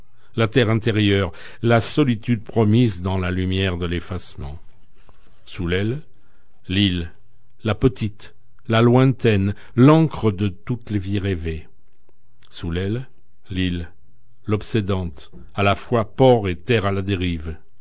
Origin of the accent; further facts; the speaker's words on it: Paris, Île-de-France, France; moi je suis né à Paris, j'ai vécu à Paris jusqu'à 11 ans, donc j'ai des souvenirs d'enfance.